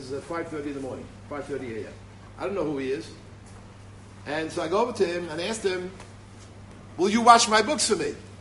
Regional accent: New York City, New York, United States; I'm a fellow who's, I grew up in New York City

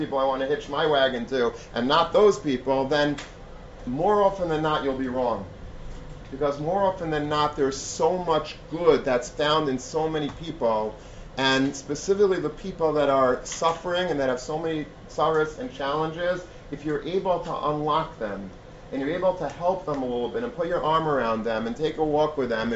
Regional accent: Long Beach, New York, United States; Maybe they exist in the five towns or whatever. I grew up in Long Beach.

